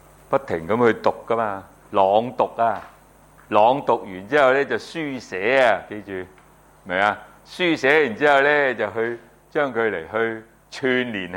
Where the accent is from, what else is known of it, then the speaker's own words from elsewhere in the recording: China; 我哋中国人嘅思想同人哋唔同噶，其实。